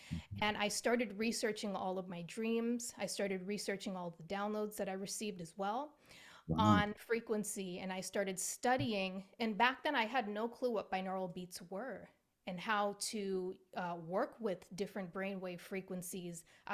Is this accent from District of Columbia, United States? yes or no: no; Rhode Island, United States; moved away as an adult; now in California, United States; So I had the opportunity to move from my hometown in Rhode Island on the East Coast to the West Coast, so to California.